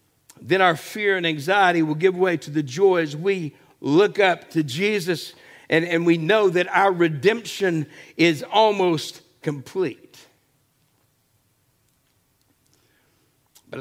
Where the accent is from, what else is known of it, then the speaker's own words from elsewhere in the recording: Texas, United States; I grew up on the Gulf Coast of Texas where we had hurricanes